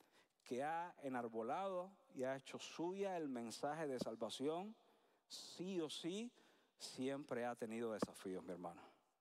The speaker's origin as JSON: {"language": "Spanish", "country": "Cuba", "moved": "yes", "said": "yo y mi familia tomamos la decisión de venir a este país. Como cubanos"}